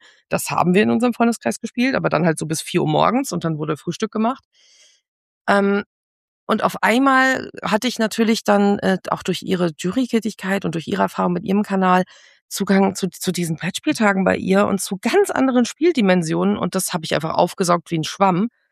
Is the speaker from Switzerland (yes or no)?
no; Essen, North Rhine-Westphalia, Germany; born there